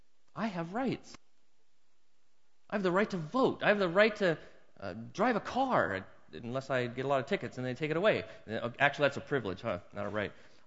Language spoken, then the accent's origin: English; United States; Now, I'm an American through and through.